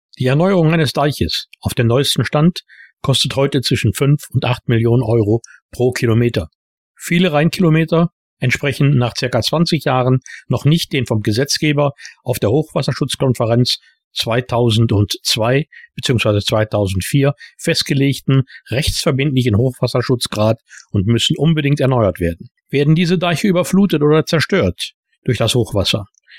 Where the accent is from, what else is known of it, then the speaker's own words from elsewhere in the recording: Wyk auf Föhr, Schleswig-Holstein, Germany; als Kind auf der Nordseeinsel Wick auf Föhr, habe ich die letzte große Sturmflut an der Nordseeküste miterlebt